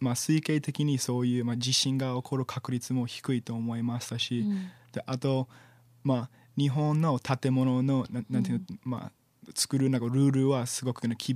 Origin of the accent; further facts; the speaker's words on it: United States; Japanese is a second language; now in Sendai, Japan; もし大都会に住んだらなんか自然がないとちょっとアメリカ人としてはかわいそうなと思いましたが